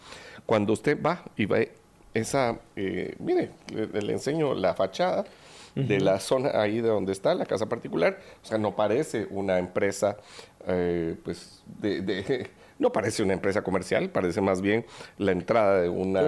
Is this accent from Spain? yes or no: no; Guatemala; como guatemaltecos, sí, como ciudadanos de este país, como habitantes